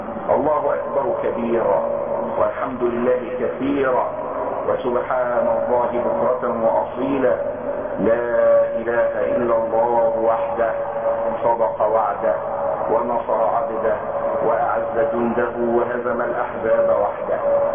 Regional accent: Egypt; مش احنا عندنا في مصر نسمي الفطر العيد الصغير والاضحى العيد الكبير.

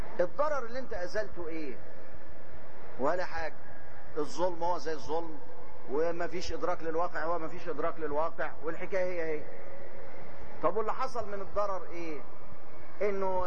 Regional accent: Upper Egypt, Egypt; يا ابني طب ما انا صعيدي برضه

